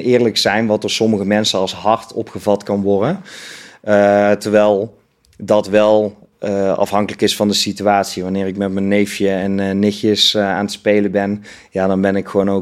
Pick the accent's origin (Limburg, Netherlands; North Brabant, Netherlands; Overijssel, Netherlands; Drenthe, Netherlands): North Brabant, Netherlands; Eindhoven; also born or lived in Oirschot; now in Veenendaal, Netherlands; Ik woon samen momenteel in Veenendaal. Ik denk niet dat ook zo gaat blijven. Ik kom oorspronkelijk uit Eindhoven. Heb een tijd in Oorschot gewoond.